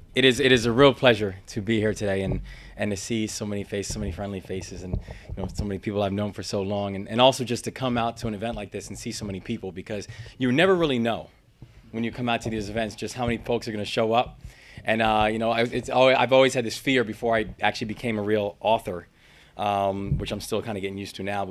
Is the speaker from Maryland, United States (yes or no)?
yes; Maryland, United States; born there; I was born down in Maryland, and when I was about 3.5 years old, I watched my father pass away in front of me.